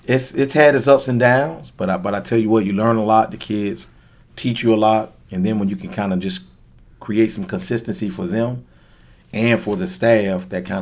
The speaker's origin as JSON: {"language": "English", "town": "Miami", "region": "Florida", "country": "United States", "tie": "born or raised there", "said": "Well, I'm originally from Miami, Florida. Okay. Mother and father, you know, raised me in that area."}